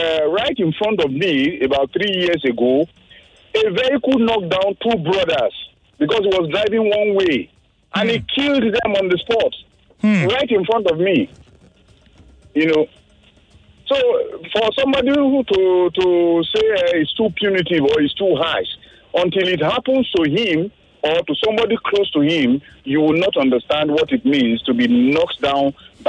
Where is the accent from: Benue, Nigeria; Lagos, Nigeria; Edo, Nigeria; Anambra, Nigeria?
Lagos, Nigeria; Ikorodu; I'm from Ikorodu.